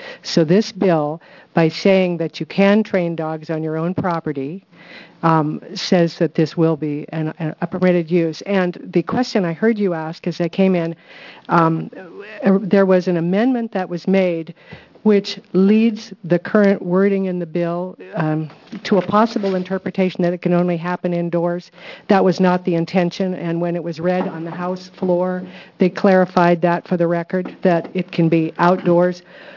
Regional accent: Portland, Oregon, United States; For the record … from Portland, Oregon.

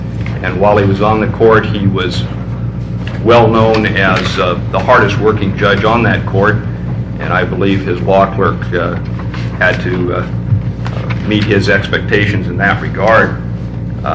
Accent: Beaverton, Oregon, United States; I guess I'm from the hinterland since I'm from Beaverton

